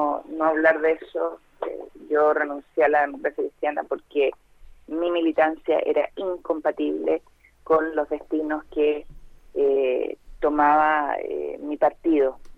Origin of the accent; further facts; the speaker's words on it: Concepción, Biobío, Chile; ustedes saben que Concepción es mi ciudad natal.